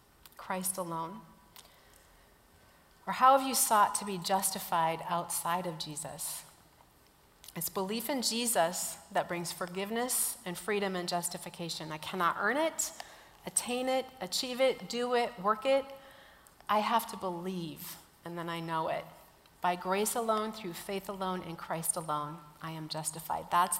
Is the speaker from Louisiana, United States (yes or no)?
no; Minnesota, United States; that's what we kind of say about my hometown in northern Minnesota. I love it, but it is remote.